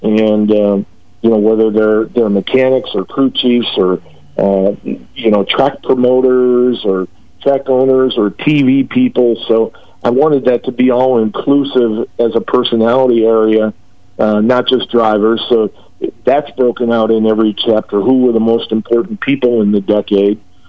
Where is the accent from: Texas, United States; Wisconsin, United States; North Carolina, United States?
Wisconsin, United States; as a kid growing up in Wisconsin following racing, I never, ever dreamed I'd get to do.